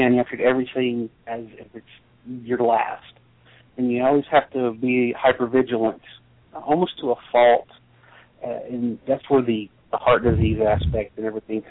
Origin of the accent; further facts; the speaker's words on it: North Carolina, United States; when I grew up in North Carolina, the officers were someone to respect them.